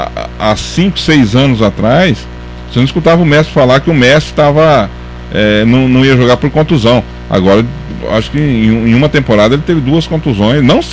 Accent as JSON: {"language": "Portuguese", "town": "Santos", "region": "São Paulo", "country": "Brazil", "said": "Você sabe que eu vim de Santos."}